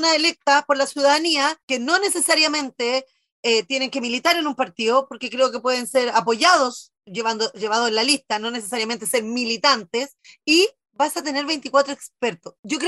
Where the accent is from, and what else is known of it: Chile